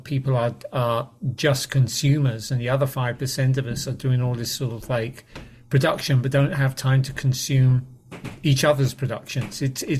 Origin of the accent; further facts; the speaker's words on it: England, United Kingdom; Growing up in England with only Radio 1, fortunately, Radio 1 was not, we weren't quite the Soviet Union.